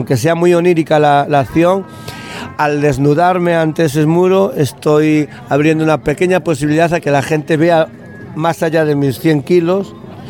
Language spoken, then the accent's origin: Spanish; Galicia, Spain; accent: Galician; aunque tenga el color de la piel blanca, aunque mi acento sea gallego